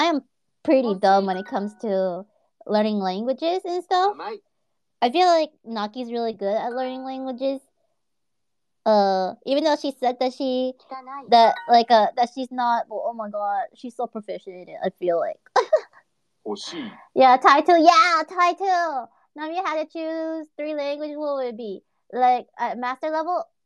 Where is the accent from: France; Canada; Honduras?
France; Yeah, I learned English as my first language while living in France.